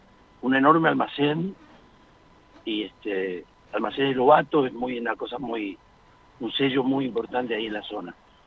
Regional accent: Banfield, Buenos Aires Province, Argentina; born there; Bueno, yo nací en Banfield.

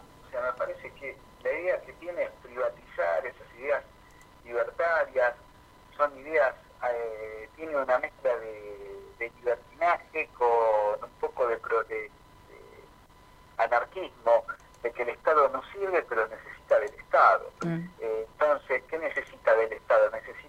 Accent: Quilmes, Buenos Aires Province, Argentina; yo soy de Quilmes

